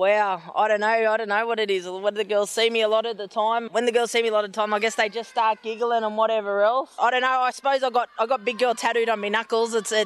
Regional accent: Wellington, New South Wales, Australia; also born or lived in Sydney; Born and bred in Wellington, but lived a life in Sydney. From the Wiradjuri tribe. My mum's a Wirrum Wirrum woman and my dad's a Tabagar man.

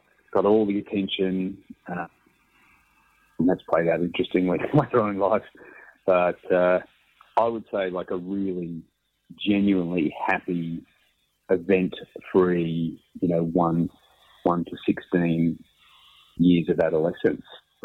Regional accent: Australia; also born or lived in England; I was born in England near Heathrow Airport, but we moved to Australia when I was about five.

